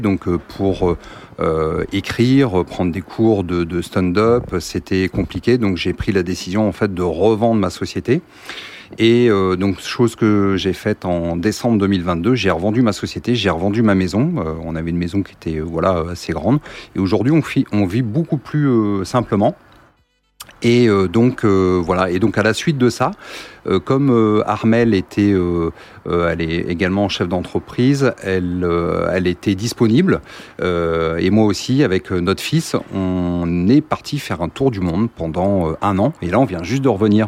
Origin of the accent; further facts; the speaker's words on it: Parigny-les-Vaux, Bourgogne-Franche-Comté, France; moi, je viens de Parigny-les-Vaux et voilà, j'ai 48 ans.